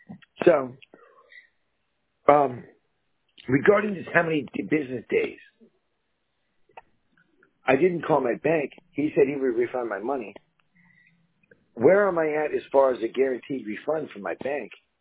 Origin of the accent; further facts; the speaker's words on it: Chicago, Illinois, United States; I grew up in Chicago, by the way.